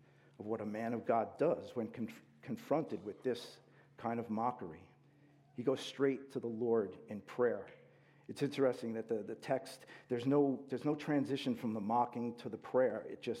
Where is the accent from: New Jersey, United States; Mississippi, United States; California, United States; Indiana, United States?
New Jersey, United States; but let's face it, we are from New Jersey.